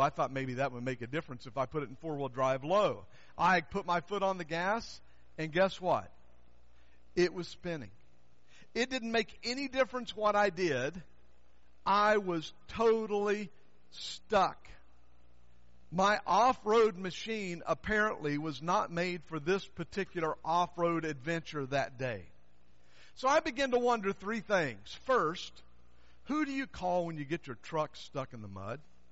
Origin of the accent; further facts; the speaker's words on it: Southern US, United States; You know what mudding is, don't you? I grew up in the South. Mudding is a Southern word.